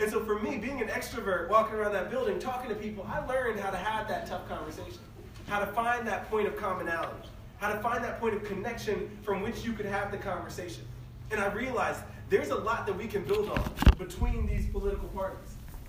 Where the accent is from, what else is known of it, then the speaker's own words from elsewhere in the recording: Virginia, United States; So she's from Appomattox. I'm from Spotsylvania. We said, we're coming back to the part of this country, the part of this commonwealth that we call home.